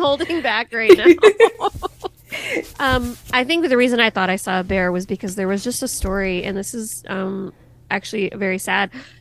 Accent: Belgium; I'm from Belgium.

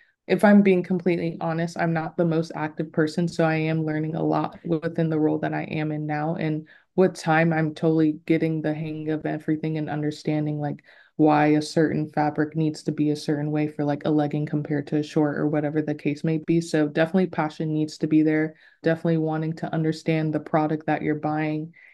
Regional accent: Mesa, Arizona, United States; also born or lived in Germany; now in Los Angeles, United States; I am originally from Arizona, Mesa, Arizona, to be exact. And I lived in Germany for the first 8 years of my life due to my dad being in the U.S. Army.

